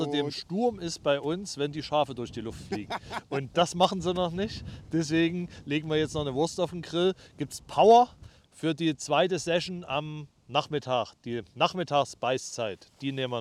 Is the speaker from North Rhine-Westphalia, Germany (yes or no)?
no; Leipzig, Saxony, Germany; Ich bin selber in der Großstadt groß geworden, in Leipzig, ne?